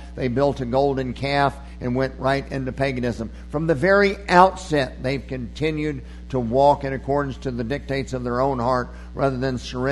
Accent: Oklahoma, United States; born there; I was born in Oklahoma, but I didn't even own a pair of cowboy boots until I got to college.

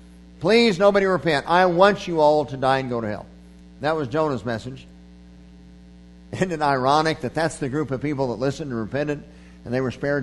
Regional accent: Oklahoma, United States; born there; I was born in Oklahoma, but I didn't even own a pair of cowboy boots until I got to college.

